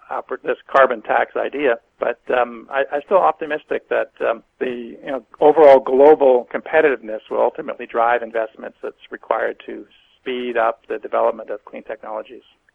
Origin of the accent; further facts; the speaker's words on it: Canada; now in United States; I grew up in Canada, and I've done business both in Canada and here in the United States. More or less, half my time in each country. So I know both cultures very well.